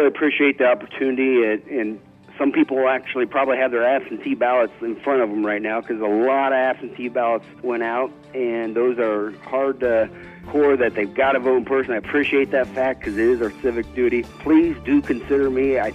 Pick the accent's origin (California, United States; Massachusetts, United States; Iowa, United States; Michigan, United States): Iowa, United States; Irwin; also born or lived in Harlan; My background is I was born in Harlan and raised in Irwin. I grew up probably a lot like most of your listeners, working pretty hard, walking beans.